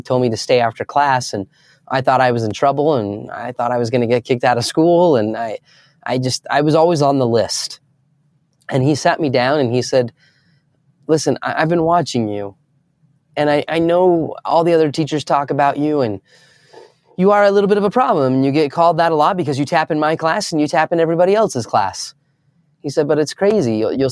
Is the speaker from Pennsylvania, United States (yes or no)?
no; Heber City, Utah, United States; I grew up in Heber City, Utah, in a small little town.